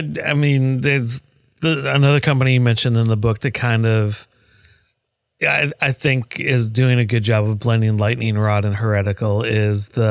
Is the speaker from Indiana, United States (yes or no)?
no; Minnesota, United States; because I grew up in Minnesota